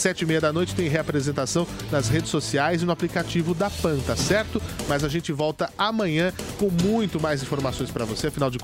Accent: Araraquara, São Paulo, Brazil; born there; da minha cidade, onde eu nasci, Araraquara.

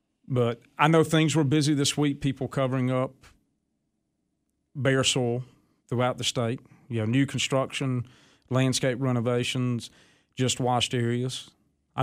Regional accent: Clinton, United States; I remember my yard when I grew up in Clinton, the backyard would flood a good bit.

